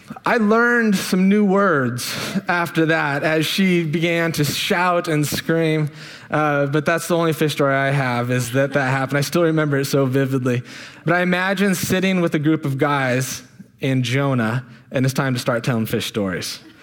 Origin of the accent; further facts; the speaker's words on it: Oregon, United States; So when I was a teenager, I grew up in Eastern Oregon, Northeastern Oregon, in a logging town.